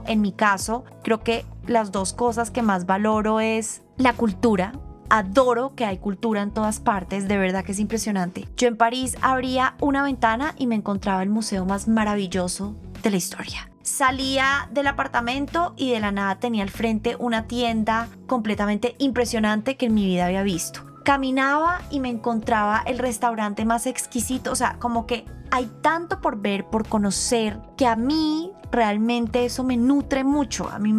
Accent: Bogotá, Colombia; Yo soy una fan de este país, yo soy una fan de Bogotá. Yo nací acá, yo crecí acá, soy súper cachaca.

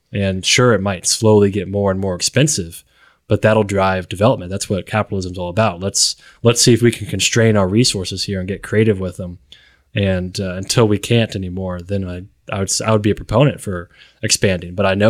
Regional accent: Elizabethtown, Kentucky, United States; I mean, for me, growing up in Elizabethtown, you know, small community, I went to high school in Louisville

